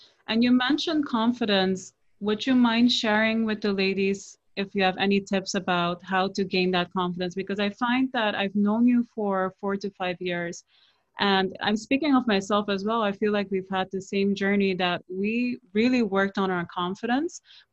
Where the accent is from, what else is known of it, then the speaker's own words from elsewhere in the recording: Netherlands; because we're both from the Netherlands